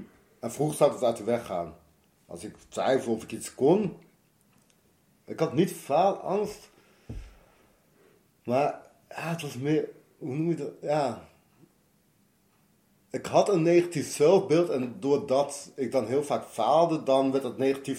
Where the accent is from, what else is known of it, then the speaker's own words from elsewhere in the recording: Rotterdam, South Holland, Netherlands; Ik kwam uit Rotterdam daarvoor en ja, toen ben ik besloten om niet meer naar Rotterdam te gaan.